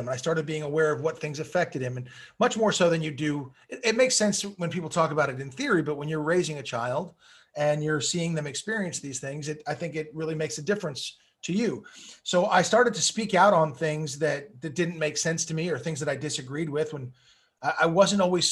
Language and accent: English; Malibu, California, United States; And I grew up in Malibu, California with Sean Penn, Chris Penn, Rob Lowe, Charlie Sheen, Emilio Estevez, whole group.